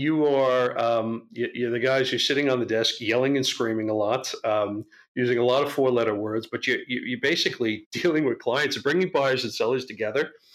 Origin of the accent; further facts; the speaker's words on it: New Jersey, United States; I grew up in New Jersey, so I was one of those guys who would look at the New York skyline, which you could see from my town because we're up on a hill